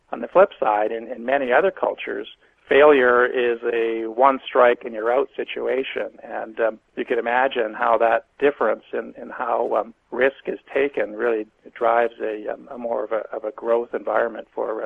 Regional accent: Canada; now in United States; I grew up in Canada, and I've done business both in Canada and here in the United States. More or less, half my time in each country. So I know both cultures very well.

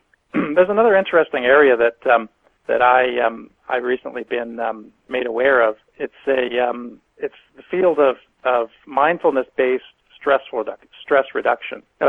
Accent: Canada; now in United States; I grew up in Canada, and I've done business both in Canada and here in the United States. More or less, half my time in each country. So I know both cultures very well.

